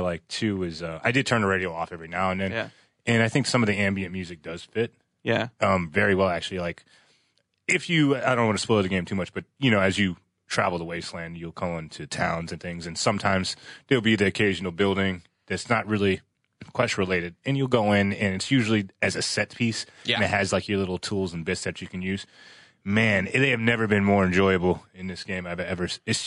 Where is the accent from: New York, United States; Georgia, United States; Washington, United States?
New York, United States; I'm from New York and I'm tired of it.